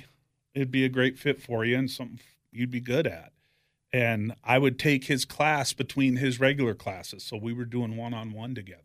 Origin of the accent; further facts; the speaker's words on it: South Dakota, United States; moved away; I grew up in South Dakota on a farm. Hunting and fishing was just a part of life back there. So when I moved out this way